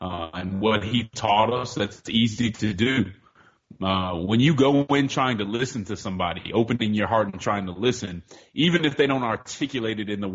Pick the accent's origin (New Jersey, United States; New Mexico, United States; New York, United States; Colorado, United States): Colorado, United States; Denver; Well, I'm originally from Denver, Colorado. I was raised in the church.